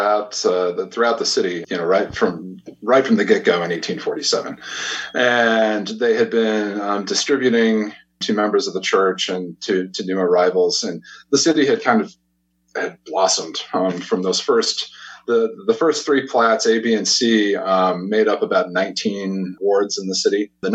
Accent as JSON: {"language": "English", "town": "Salt Lake City", "region": "Utah", "country": "United States", "tie": "born or raised there", "said": "I did. Yeah, I grew up in Salt Lake City."}